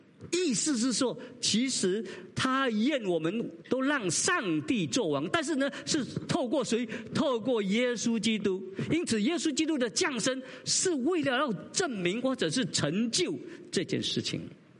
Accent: Singapore; 我是新加坡人，我几时是中国人？我应该是台湾人才对啊。我是新加坡人。

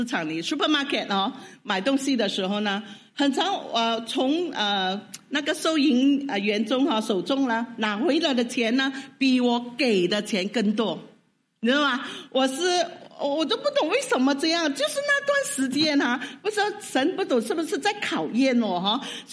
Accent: Sabah, Malaysia; 我们马来西亚，我以为都是一个国家哈。我们以为我是沙巴的

